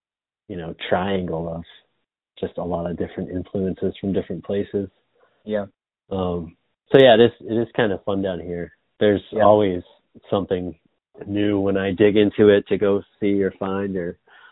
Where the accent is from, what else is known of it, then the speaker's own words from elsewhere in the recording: Massachusetts, United States; You know, I grew up in Massachusetts, but like looking at Western Mass now